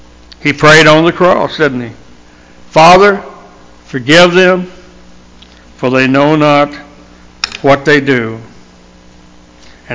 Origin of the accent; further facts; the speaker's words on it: the South, United States; accent: Southern; I know I'm from the South. I think everybody knows that. And I don't notice any difference.